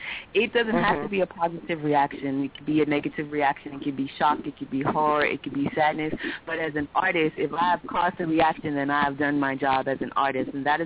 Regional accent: Bermuda; And coming from a small island, I'm from Bermuda

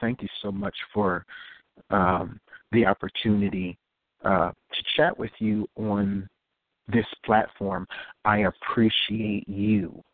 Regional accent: Pottstown, Pennsylvania, United States; Well, I grew up in Pottstown, Pennsylvania, a small little town outside of Philadelphia, Pennsylvania.

